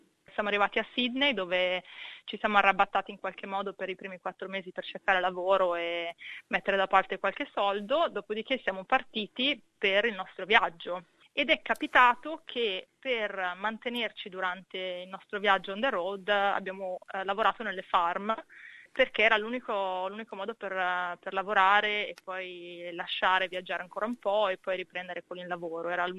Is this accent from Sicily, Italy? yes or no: no; Milan, Lombardy, Italy; moved away as an adult; now in Australia; io ho 36 anni, vengo da Milano.